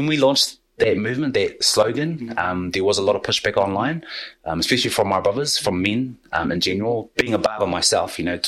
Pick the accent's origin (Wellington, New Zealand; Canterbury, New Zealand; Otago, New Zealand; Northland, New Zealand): Canterbury, New Zealand; Christchurch; also born or lived in Auckland; I was born up in South Auckland, Mangere. But raised down here in Christchurch, or Te Tahi. My parents hail from the beautiful island of Samoa, Sapapali I Falakei. But yeah, I'll consider myself a Cantabrian